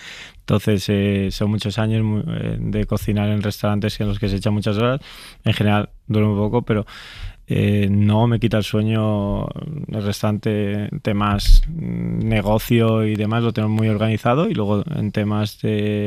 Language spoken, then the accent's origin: Spanish; Alcobendas, Community of Madrid, Spain; also born or lived in Llerena, Spain; la Llerena, que es donde nací, que son 5.000 y pico. Y yo me crié en Alcobendas, porque mi madre trabaja aquí en un hospital, mi padre camionero, y por temas de familia nos vinimos a Alcobendas. Le tengo muchísimo cariño a Alcobendas, a Madrid en general.